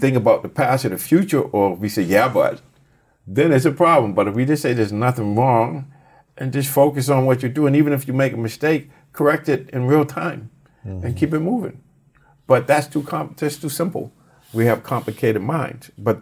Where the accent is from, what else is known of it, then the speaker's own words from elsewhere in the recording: Boston, Massachusetts, United States; I grew up in Boston, so I watched the Celtics.